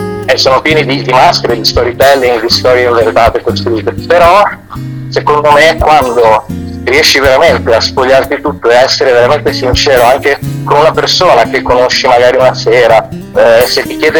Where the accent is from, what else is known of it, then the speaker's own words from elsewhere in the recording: Genoa, Liguria, Italy; che da genovese, vuol dire, è una data che si sente